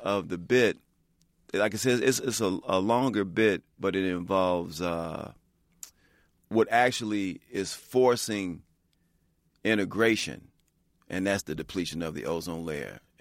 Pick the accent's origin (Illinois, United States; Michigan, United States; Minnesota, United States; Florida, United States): Illinois, United States; Chicago; I grew up in Chicago, and I grew up in predominantly black neighborhoods at first.